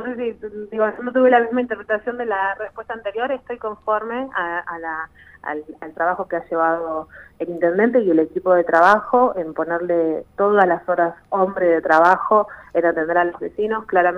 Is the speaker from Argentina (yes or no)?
yes; Bariloche, Río Negro, Argentina; yo soy nacida y criada en Bariloche